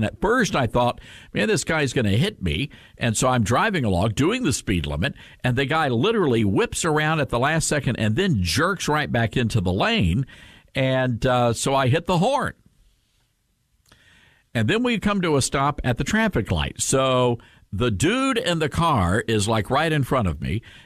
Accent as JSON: {"language": "English", "town": "Memphis", "region": "Tennessee", "country": "United States", "tie": "born or raised there", "said": "So here in Memphis, my hometown, it's a little violent."}